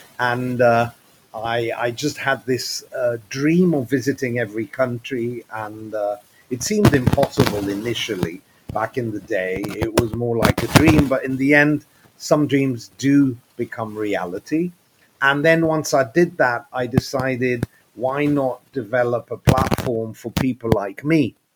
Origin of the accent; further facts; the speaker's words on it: Athens, Attica, Greece; also born or lived in London; I'm half Greek and half South African British. I was born in London, but I grew up in Athens, Greece. So I'm used to the sun.